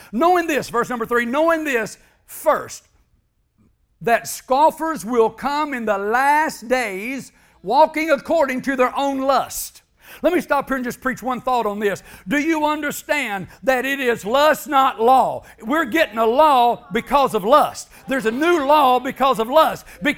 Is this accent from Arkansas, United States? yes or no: yes; Arkansas, United States; I'm 64 years old. I was brought up in Arkansas. On a plantation called Kokomo. You can Google it up. It comes up, but there's nothing there but land in the Mississippi Delta. I was a kid there, brought up there.